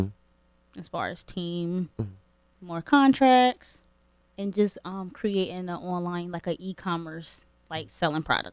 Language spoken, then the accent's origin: English; New Haven, Connecticut, United States; now in Bridgeport, United States; I'm from New Haven. Mm-hmm. Born and raised from New Haven. I'm currently residing in the port. They call it the port, Bridgeport.